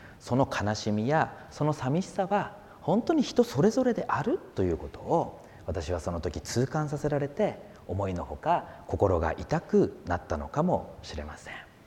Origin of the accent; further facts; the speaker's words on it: Akita, Japan; 私はですね、秋田県の出身なんですけれども、秋田県の出身で、幼稚園は教会の隣に立っている子羊幼稚園という教会付属の幼稚園に通っていました。